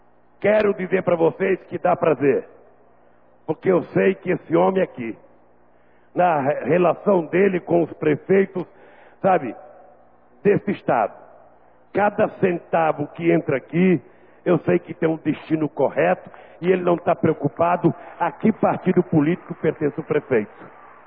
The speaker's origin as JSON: {"language": "Portuguese", "region": "Northeast Region", "country": "Brazil", "said": "não apenas porque eu sou nordestino"}